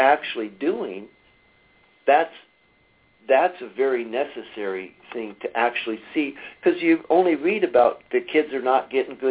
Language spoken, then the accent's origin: English; California, United States; moved away as an adult; now in Peoria, United States; I came from California about 8-9 years ago